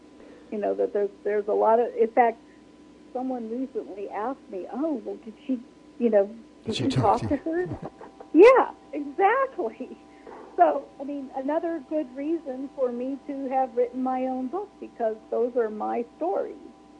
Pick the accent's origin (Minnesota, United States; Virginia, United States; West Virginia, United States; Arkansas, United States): Minnesota, United States; now in California, United States; because I was born and raised in Minnesota, and we really hadn't been in California that long.